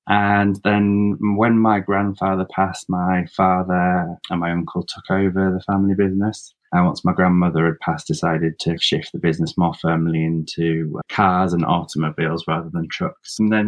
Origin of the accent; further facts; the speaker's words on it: North West England, United Kingdom; I grew up in the Lake District, just on the outskirts of that, right on Morecambe Bay.